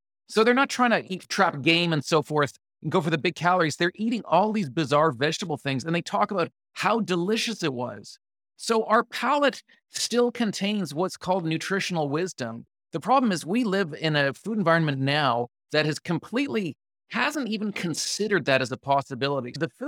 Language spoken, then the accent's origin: English; Canada; it may be because I'm Canadian, so I don't watch enough